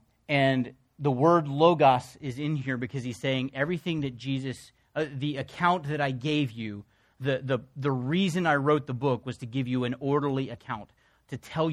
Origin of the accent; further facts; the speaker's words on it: New York, United States; also born or lived in Pennsylvania; I grew up in New York and Pennsylvania and some other places, and so I wasn't really immersed in the Bible Belt.